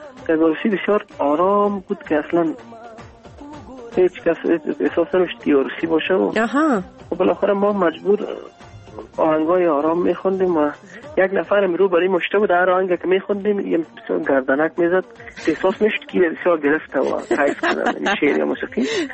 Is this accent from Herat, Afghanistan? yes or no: no; Kabul, Afghanistan; born there; در کابل متولد شدیم،